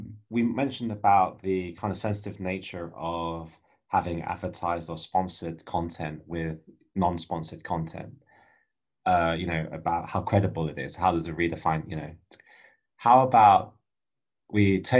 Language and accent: English; England, United Kingdom; born there; I was born in England.